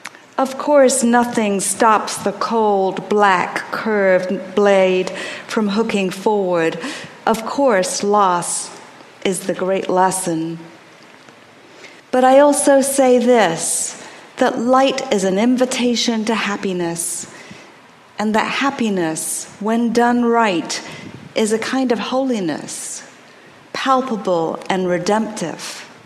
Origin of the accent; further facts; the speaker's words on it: England, United Kingdom; where I grew up in England, poppies were used as the flower to symbolize those who died